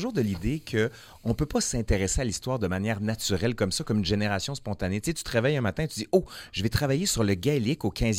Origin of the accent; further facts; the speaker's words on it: Quebec City, Quebec, Canada; moi, je viens de la ville de Québec, puis même pire, je viens de Sainte-Foy, d'où la raison pour laquelle il y a une section sur la banlieue.